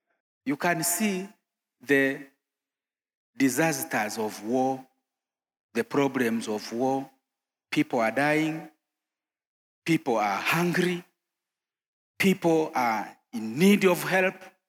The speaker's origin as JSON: {"language": "English", "region": "Kagera", "country": "Tanzania", "second_language": "English", "said": "I come from Tanzania, from the village which is located near the border of Tanzania and Uganda, and therefore I am also remembering the days when I was a refugee in 1978"}